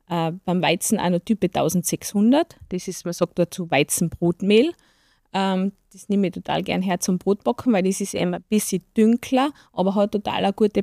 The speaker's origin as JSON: {"language": "German", "region": "Salzburg", "country": "Austria", "said": "Das gibt es nicht bei uns im Lungau."}